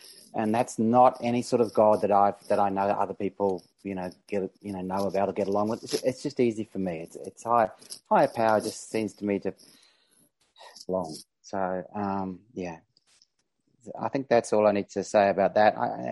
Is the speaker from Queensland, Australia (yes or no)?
no; Sydney, New South Wales, Australia; Being compulsive overeater, and then I'm from Sydney, Australia, where it's evening.